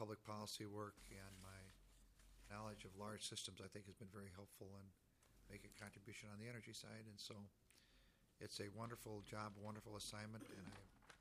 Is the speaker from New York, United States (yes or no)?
no; Minneapolis, Minnesota, United States; I grew up in South Minneapolis. My mother was a school social worker. My dad was a lawyer, an Irish Catholic family.